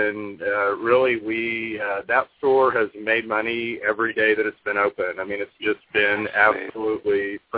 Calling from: Tulsa, Oklahoma, United States; Calling from Tulsa, Oklahoma, so that's where our corporate headquarters are.

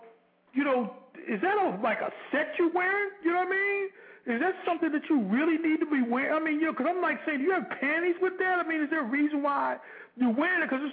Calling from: North Carolina, United States; I'm calling from North Carolina.

